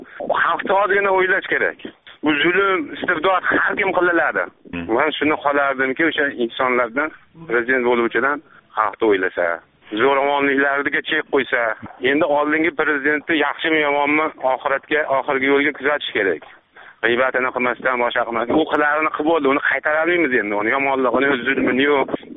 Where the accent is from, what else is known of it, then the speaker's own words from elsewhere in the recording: Kokand, Fergana Region, Uzbekistan; Men Qo'qondanman.